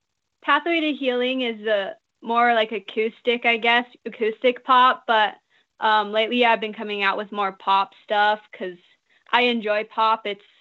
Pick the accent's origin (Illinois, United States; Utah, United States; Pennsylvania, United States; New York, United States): Utah, United States; So I'm from Utah.